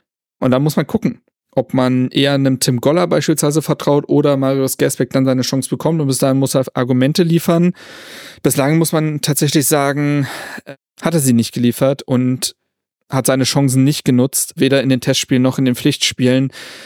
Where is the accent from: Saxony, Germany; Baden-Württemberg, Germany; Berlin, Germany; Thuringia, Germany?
Berlin, Germany; Nee, ich komme ja aus Berlin und kann dann bei meinen Eltern unterkommen